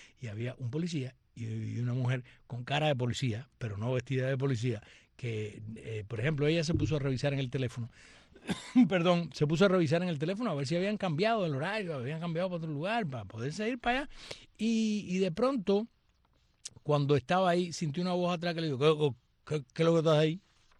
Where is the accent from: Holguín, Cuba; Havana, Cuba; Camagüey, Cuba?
Camagüey, Cuba; yo soy del llano, yo soy de Camagüey, Camagüey es llano, yo soy un gusano del llano.